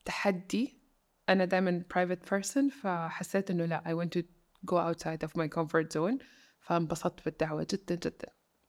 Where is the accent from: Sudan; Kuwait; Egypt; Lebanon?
Sudan; also born or lived in Saudi Arabia; يعني أنا عايشة برا، مولودة في السعودية، الوحيدة بتتكلم في الدفعة إنجليزي